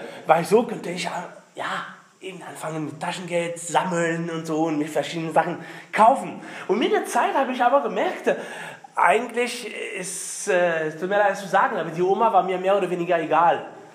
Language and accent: German; Brittany, France; German is a second language; now in Germany; Mein Akzent verrät, ich bin aus Frankreich, seit 99 in Deutschland.